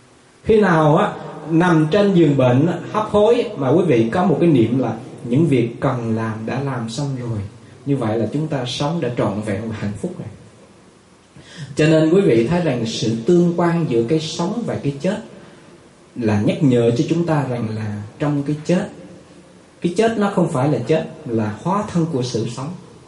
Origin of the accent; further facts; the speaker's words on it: Binh Dinh, Vietnam; Cách đây vài tháng ở tại Bình Định, quê hương chúng tôi đó, ở tại thành phố Quy Nhơn đó